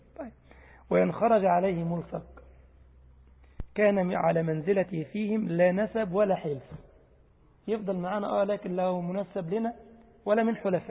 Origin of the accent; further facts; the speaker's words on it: Egypt; أحيانا نجيب لك كده العملة الفضية دي، بنسميها عندنا في مصر ملك ولا كتابة